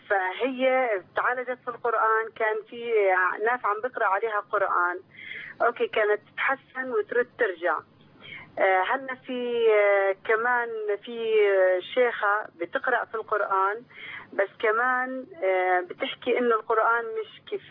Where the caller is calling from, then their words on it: Jordan; أنا من الأردن بحكي.